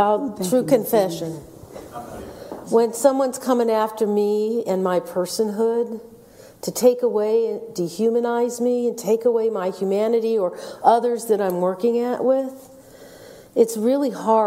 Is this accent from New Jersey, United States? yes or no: no; Memphis, Tennessee, United States; I think as a young person, I grew up in Memphis, Tennessee, and Dr. King's assassination continues to weigh heavy on that city. And I think that shaped me very much.